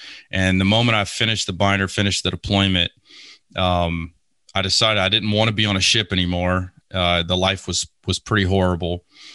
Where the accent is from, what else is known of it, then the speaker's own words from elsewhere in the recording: Lake Charles, Louisiana, United States; And I grew up in Lake Charles, Louisiana, man.